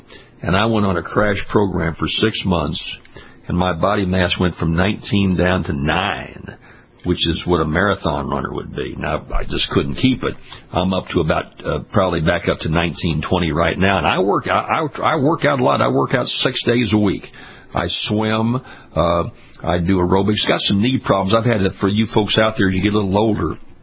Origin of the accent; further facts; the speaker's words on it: Louisiana, United States; We do in my home state of Louisiana.